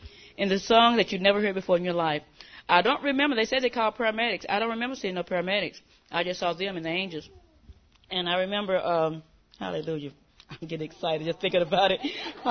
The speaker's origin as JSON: {"language": "English", "town": "Dallas", "region": "Texas", "country": "United States", "said": "Dallas, Texas."}